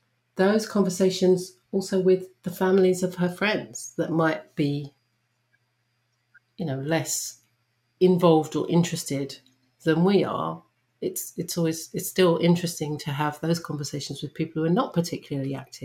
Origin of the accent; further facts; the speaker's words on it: England, United Kingdom; accent: English; I'm African and I'm English, but I'm not American.